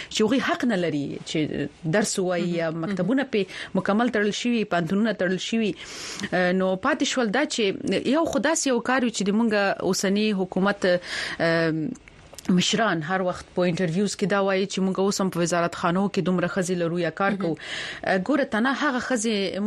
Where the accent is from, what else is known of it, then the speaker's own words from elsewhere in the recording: Paktia, Afghanistan; زه د پکتیا په یو کلی کې يم